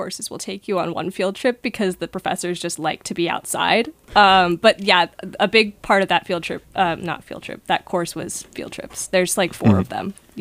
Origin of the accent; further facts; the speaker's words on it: Dunstable, Massachusetts, United States; I'm from Dunstable, Massachusetts. I'm a Tufts student, and I study chemistry.